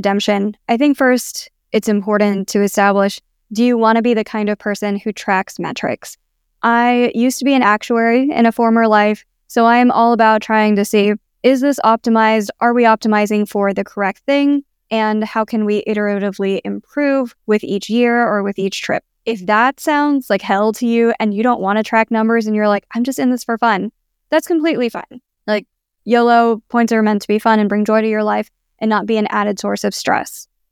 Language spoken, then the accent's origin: English; Blue Springs, Missouri, United States; now in Las Vegas, United States; I am currently at home in Las Vegas. Where am I from? I'm from Blue Springs, Missouri. I'm Filipina.